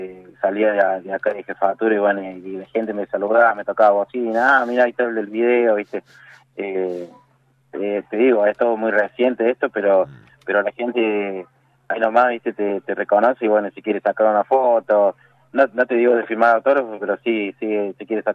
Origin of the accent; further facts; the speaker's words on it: Córdoba, Argentina; como cordobés, esa raíz, digamos, que viene de tantos exponentes que hemos tenido aquí en Córdoba